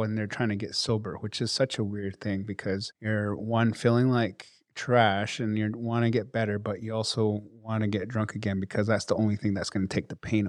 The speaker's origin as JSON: {"language": "English", "region": "Navajo Nation", "country": "United States", "said": "I come from the Cheska Mountains on Navajo Nation."}